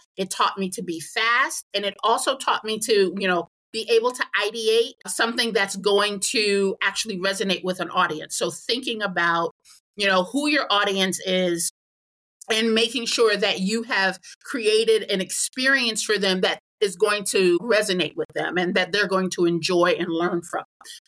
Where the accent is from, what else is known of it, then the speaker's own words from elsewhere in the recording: New York, United States; now in Los Angeles, United States; I'm originally from New York, and although I like having grown up in New York, I am perfectly happy living here in LA.